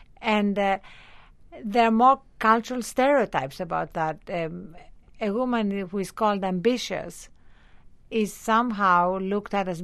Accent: Greece; You know, I'm Greek and I grew up in Europe

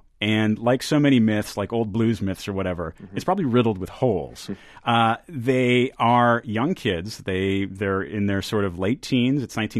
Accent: Minneapolis, Minnesota, United States; Jim, as I mentioned before, we're both from Minneapolis.

